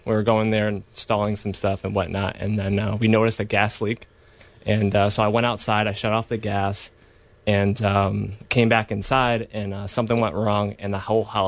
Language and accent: English; Waterbury, Connecticut, United States; I'm from Waterbury, Connecticut.